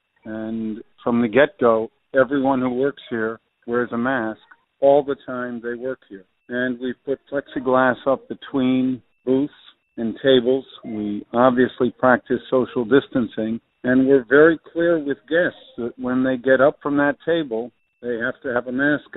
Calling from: Conshohocken, Pennsylvania, United States; I'm calling from Conshohocken, Pennsylvania. And I'm a restaurant owner. I'm 68 years old, so I guess you'd call me part of the risk group.

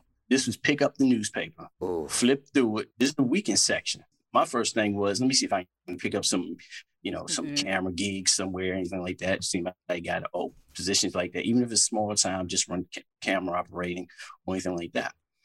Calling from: Washington, District of Columbia, United States; I'm calling from out here in D.C.

